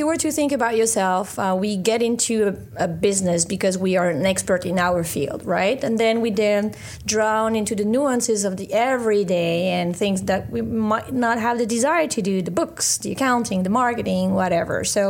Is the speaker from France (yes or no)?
yes; France; now in Caribbean; I moved away from France 6,000 miles. I thought it was a good distance straight to the Caribbean.